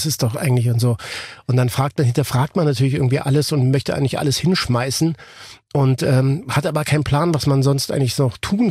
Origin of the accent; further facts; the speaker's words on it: Ticino, Switzerland; born there; Ich bin ja aus dem Tessin gebürtig und liebe die mediterrane Lebensart.